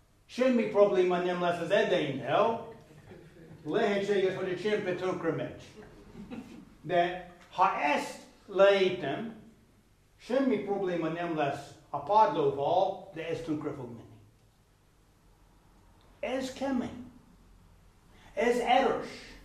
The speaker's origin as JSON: {"language": "Hungarian", "region": "South Carolina", "country": "United States", "second_language": "Hungarian", "said": "Én Dale Carlinából származom."}